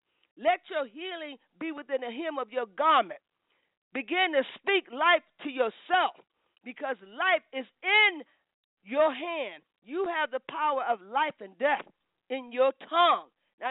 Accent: Indiana, United States; Now, the story I told of Harriet was to make changes here in my hometown. It was to make changes here so that people can begin to feel like they're safe here

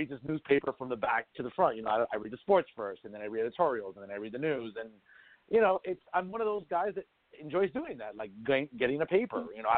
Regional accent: New Jersey, United States; I grew up in Hudson County here

